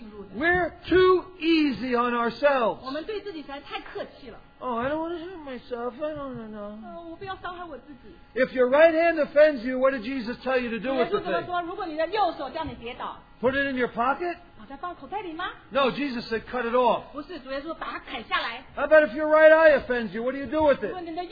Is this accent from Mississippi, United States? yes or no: no; New York City, New York, United States; You know, I come from New York City.